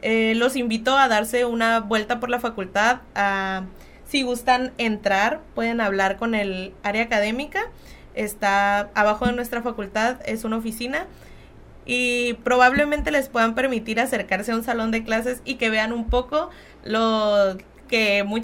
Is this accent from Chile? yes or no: no; Baja California Sur, Mexico; Yo no soy de aquí, yo soy de Baja California Sur y yo me vine a estudiar aquí